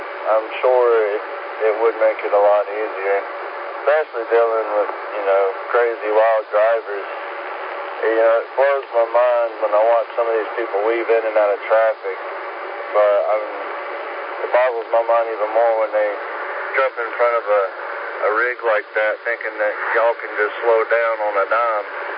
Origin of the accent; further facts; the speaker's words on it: Zirconia, North Carolina, United States; And that's kind of how I grew up in the Zirconia area.